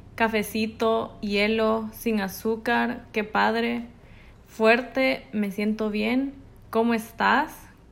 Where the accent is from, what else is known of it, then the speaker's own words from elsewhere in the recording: El Salvador; Soy de El Salvador.